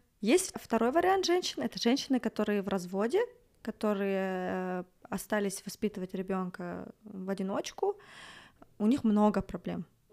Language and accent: Russian; Ekibastuz, Pavlodar Region, Kazakhstan; born there; я вообще родилась в Акибастузе